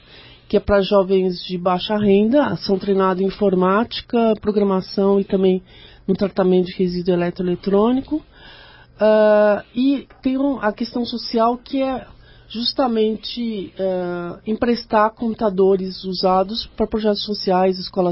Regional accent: Brazil; eu acho que essa é uma prática que nós precisamos imbuir em nós como brasileiros

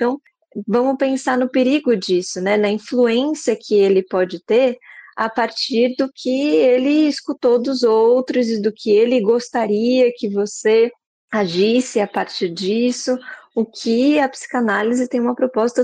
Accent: São Paulo, Brazil; Eu sou aqui do Sudeste mesmo, de São Paulo

